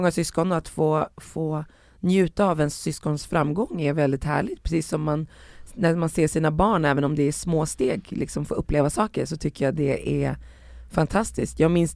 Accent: Sweden; jag är född och uppväxt i Sverige med två föräldrar, med båda mina föräldrar i Marocko. Norra och södra. Sen så är jag ju uppvuxen bara med min mamma i många år.

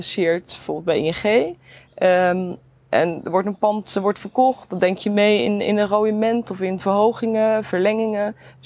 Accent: Rotterdam, South Holland, Netherlands; accent: Rotterdam; Ik hoor, zoals misschien ook in mijn accent nog wel een beetje kan horen... dat ik een Rotterdams accent heb. Dus in die zin, ik kom daar ook een beetje uit die regio. Daar kom ik vandaan. Dus ik hou altijd wel echt een connectie met Rotterdam.

